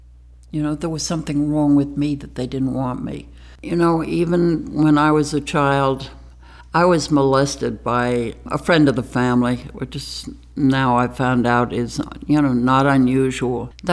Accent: New York, United States; born there; I was born in New York City in 1934, in October, so I'm a Libra.

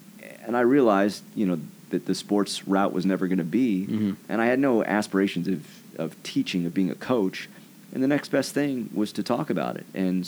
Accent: California, United States; born or raised there

